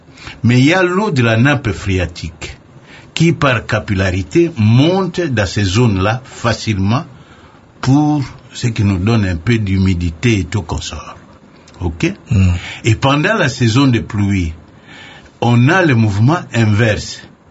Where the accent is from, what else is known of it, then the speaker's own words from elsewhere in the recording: DR Congo; Mais attendez. Le meilleur pays, c'est nous. Après le Brésil. C'est nous.